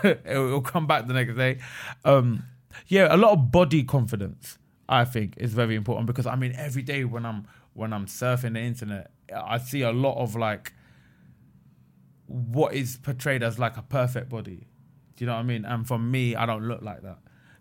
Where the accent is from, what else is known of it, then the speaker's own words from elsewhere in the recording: England, United Kingdom; born there; I was born in England. My grandparents were born in Pakistan.